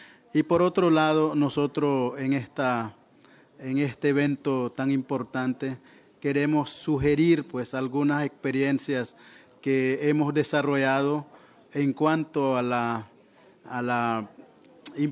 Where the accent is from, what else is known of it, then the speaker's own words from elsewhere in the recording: Nicaragua; En Nicaragua nosotros hemos avanzado en varios aspectos relacionados a los derechos de los pueblos indígenas.